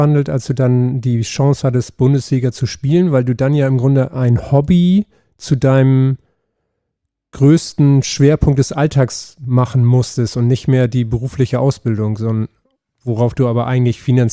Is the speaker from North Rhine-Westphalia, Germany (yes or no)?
no; Hamburg, Germany; born there; Kann ich als gebürtiger Hamburger total nachvollziehen.